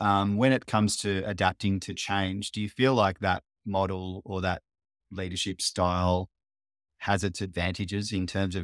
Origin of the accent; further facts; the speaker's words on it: Australia; I'm from Australia. We're probably about 15,000 kilometers away, or yes, about a 24-hour flight from you.